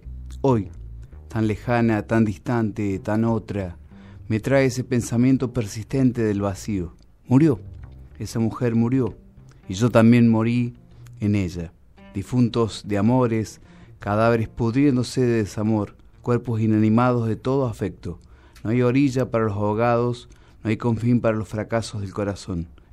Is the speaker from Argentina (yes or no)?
yes; Córdoba, Argentina; para toda la gente de Villa Libertador, viste, de donde soy yo, básicamente.